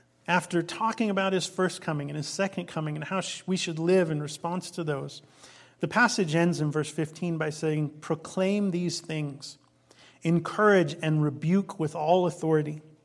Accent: Illinois, United States; I grew up right outside Chicago, in kind of a suburb outside Chicago.

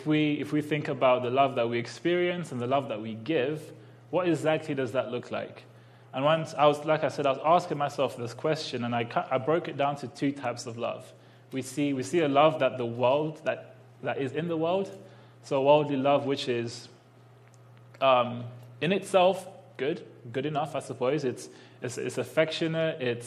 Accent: London, United Kingdom; I am from London, for those of you that haven't realized that already.

